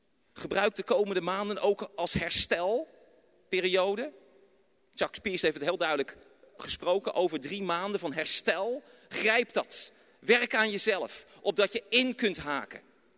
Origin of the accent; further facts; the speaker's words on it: Rotterdam, South Holland, Netherlands; Maar dat wij als Rotterdammers zeggen van ja Heer, kom, bereid de weg.